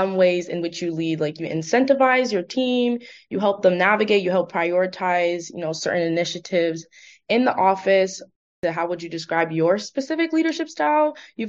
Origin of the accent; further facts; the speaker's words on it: East Hartford, Connecticut, United States; I'm from East Hartford. I went through East Hartford Public Schools.